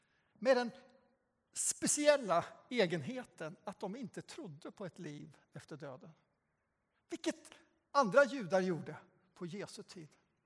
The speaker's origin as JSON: {"language": "Swedish", "region": "Västra Götaland County", "country": "Sweden", "said": "Jag kommer ju från Göten och Skaraslätten."}